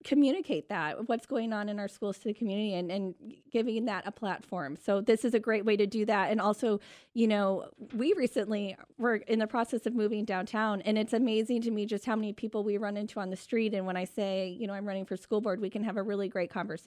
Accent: Peoria, Illinois, United States; also born or lived in Decatur; My dad was a business owner here for decades, and though I was raised in Peoria, after my parents split, I was here every other weekend during summers, and a lot of my happiest memories are in Decatur.

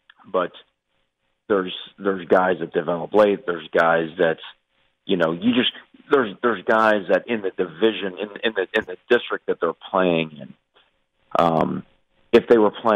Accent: Florida, United States; I mean, I remember growing up in Dade County when you'd go up to Broward, that was like, you know, when you were a little kid, that was like

